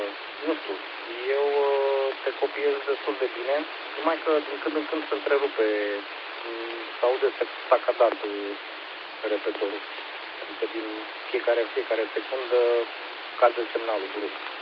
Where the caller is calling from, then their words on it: Ploiești, Prahova, Romania; ținând cont de faptul că sunt suportabila din Ploiești, eu zic că e ok.